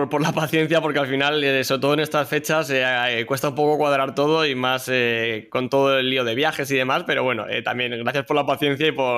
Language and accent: Spanish; Leganés, Community of Madrid, Spain; yo soy original de Madrid, he nacido en Madrid y he vivido toda mi vida en Leganés, al sur de Madrid.